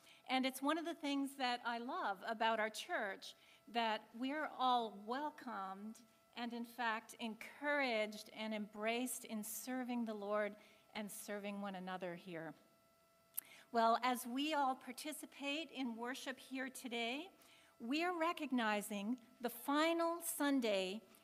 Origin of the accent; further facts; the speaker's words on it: Canada; And I'm a Canadian, and so that's meaningful.